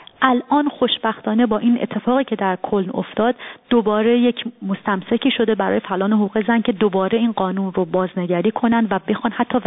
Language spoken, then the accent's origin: Persian; Iran; now in Germany; من از ایران اومدم